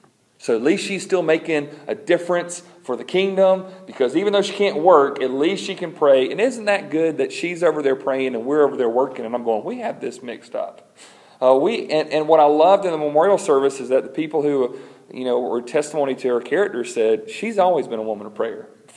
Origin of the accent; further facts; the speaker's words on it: Greenwood, South Carolina, United States; I grew up in Greenwood.